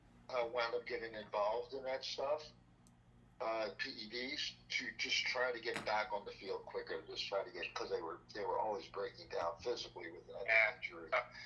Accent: Philadelphia, Pennsylvania, United States; No, I'm not a Philadelphia hater. It's my hometown, but, I saw this stuff up close.

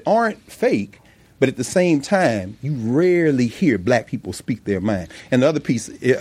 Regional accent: the South, United States; I'm a Southerner myself. And that struck a resonant chord with me.

